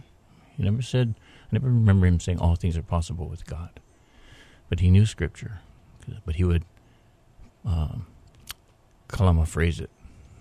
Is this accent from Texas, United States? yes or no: no; Kailua, Hawaii, United States; Kailua, on the windward side, just between those of you that know where Buzz's Steakhouse is.